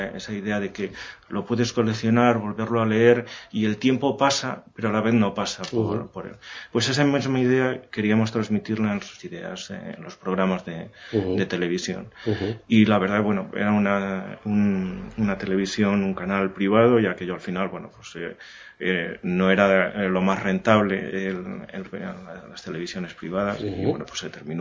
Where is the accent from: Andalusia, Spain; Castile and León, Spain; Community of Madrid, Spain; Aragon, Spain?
Community of Madrid, Spain; Madrid; yo que vengo de Madrid